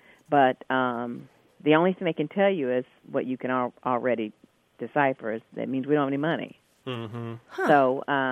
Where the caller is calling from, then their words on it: Springfield, Illinois, United States; I'm calling from Springfield, Illinois.